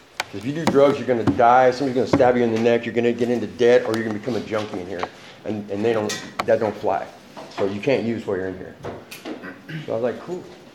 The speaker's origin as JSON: {"language": "English", "town": "Portland", "region": "Oregon", "country": "United States", "tie": "born there", "said": "I was born in Portland, Oregon, and to mom and dad, and had a little sister."}